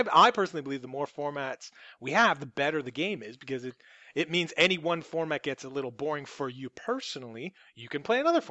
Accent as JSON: {"language": "English", "region": "Ontario", "country": "Canada", "said": "we're all from the Toronto area, so that's where I play."}